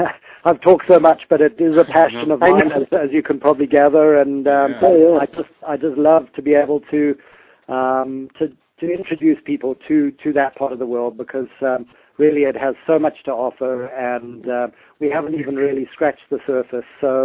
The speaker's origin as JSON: {"language": "English", "country": "Zimbabwe", "tie": "born or raised there", "said": "that was always our family beach destination when I was growing up in Zimbabwe."}